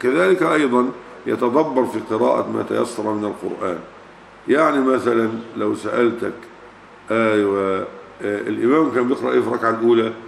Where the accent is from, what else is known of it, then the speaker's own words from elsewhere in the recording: Egypt; ورمي في نهر النيل عندنا في مصر